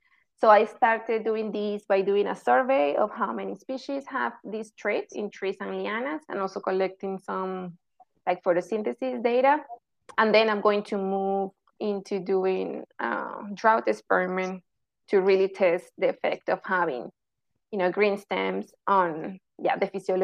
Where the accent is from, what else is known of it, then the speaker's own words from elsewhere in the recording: Caracas, Capital District, Venezuela; English is a second language; I completed a bachelor's degree in biology at Universidad Central de Venezuela in Caracas, which is my hometown.